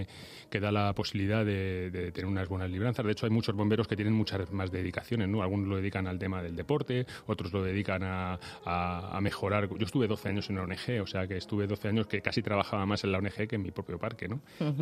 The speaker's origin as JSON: {"language": "Spanish", "town": "Móstoles", "region": "Community of Madrid", "country": "Spain", "tie": "born or raised there", "said": "No, yo soy de Móstoles, soy muy mostoleño."}